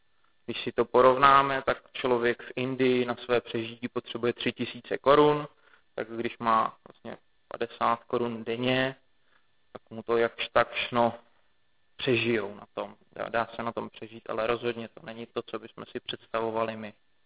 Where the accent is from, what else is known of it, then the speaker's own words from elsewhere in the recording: Liberec, Liberec Region, Czechia; Původem já jsem z Liberce